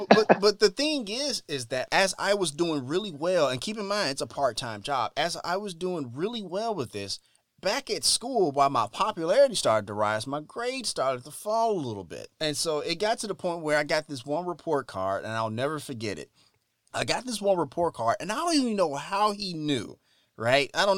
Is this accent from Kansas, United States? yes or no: no; Memphis, Tennessee, United States; growing up in Memphis, Tennessee, you know, socially awkward black kid, not very popular in school, good grades, not very popular in school.